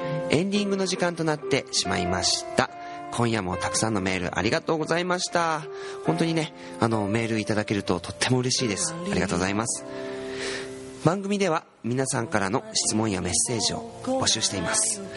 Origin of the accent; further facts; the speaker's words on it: Goto, Nagasaki, Japan; 私のふるさと五島列島五島市の方で